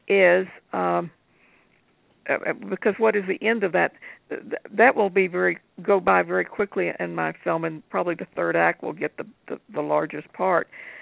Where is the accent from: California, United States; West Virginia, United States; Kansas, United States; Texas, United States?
Texas, United States; I, being a Texan, hear more about it probably than you do.